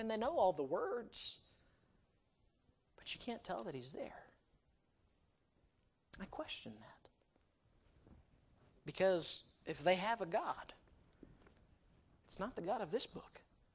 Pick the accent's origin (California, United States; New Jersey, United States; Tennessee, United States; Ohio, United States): Ohio, United States; Hillsboro; When I was growing up, I grew up in Hillsboro, Ohio, and I was at a church there